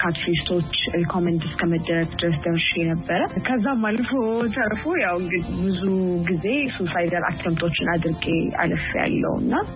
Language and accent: Amharic; Addis Ababa, Ethiopia; ያደኩት እዚሁ አዲስ አበባ ነው።